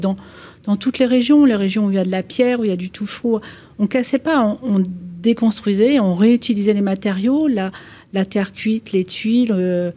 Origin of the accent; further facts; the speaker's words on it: Centre-Val de Loire, France; moi, je suis de la Sologne.